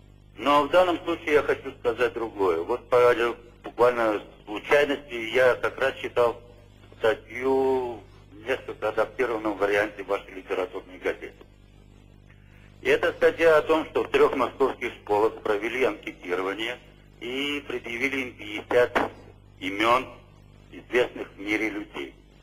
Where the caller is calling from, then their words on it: Israel; Я звоню из Израиля.